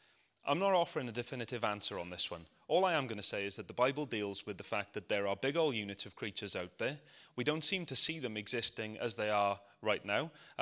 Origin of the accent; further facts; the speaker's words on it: Tredegar, Wales, United Kingdom; I know I'm from Tredegar, and I know I'm easily challenged